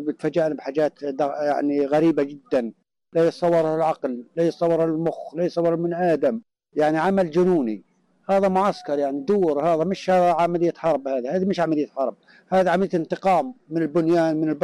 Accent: Gaza Strip, Palestine; أننا كفلسطينيين متشبثون بأرضنا لن نرحل عن مخيمنا، لن نرحل عن قطاع غزة، وسنبقى هنا

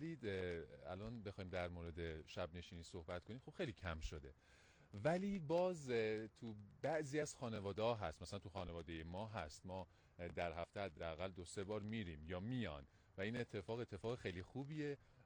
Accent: Shahsavar, Mazandaran, Iran; ما اصالتا شاه سواری هستیم.

